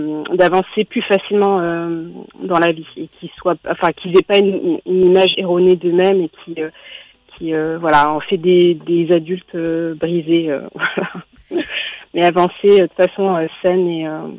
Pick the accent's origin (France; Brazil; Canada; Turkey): France; born there; Oui, alors je suis née en France. Ouais. J'ai 39 ans.